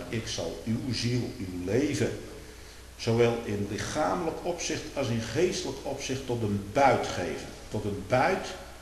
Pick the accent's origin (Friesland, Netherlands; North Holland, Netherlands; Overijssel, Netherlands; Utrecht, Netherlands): Utrecht, Netherlands; Hekendorp; born there; Ik ben in Hekendorp geboren en tegenover mijn geboortehuis stond die schandpaal.